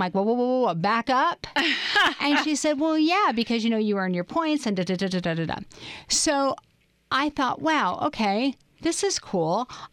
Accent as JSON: {"language": "English", "town": "Seattle", "region": "Washington", "country": "United States", "said": "I'm from Seattle. And Starbucks is just like a way of life for us."}